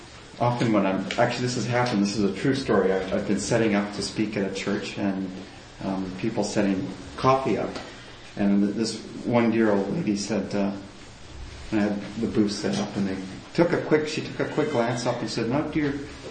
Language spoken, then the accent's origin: English; Nepal; I grew up in Nepal. My parents were, I was a missionary kid, so my parents worked in a remote area in Nepal. It was a 10-hour walk from the closest road